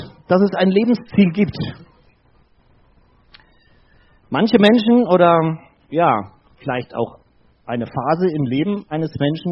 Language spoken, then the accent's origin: German; Bavaria, Germany; Ich komme aus Bayern